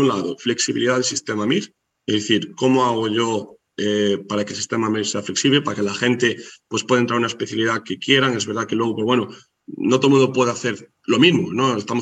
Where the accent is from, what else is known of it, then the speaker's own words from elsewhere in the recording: Ourense, Galicia, Spain; now in Cologne, Germany; yo que soy gallego, ¿no? Y soy de Orense y me hace ilusión estar cerca de mi familia en Orense